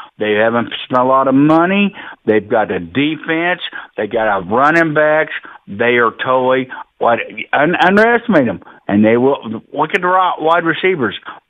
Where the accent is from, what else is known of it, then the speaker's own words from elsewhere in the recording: Illinois, United States; I'm still a Packers fan. I grew up in Southern Illinois. When I was young, I live in Tennessee.